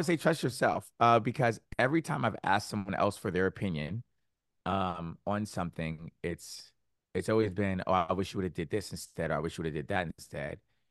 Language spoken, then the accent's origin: English; Richmond, Virginia, United States; and that we're mutuals and we're both from Richmond, Virginia